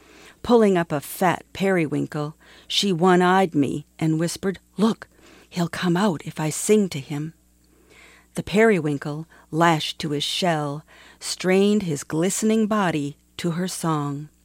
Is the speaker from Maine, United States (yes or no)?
yes; Maine, United States; now in Duluth, United States; I grew up in Maine, and I live in Duluth, Minnesota.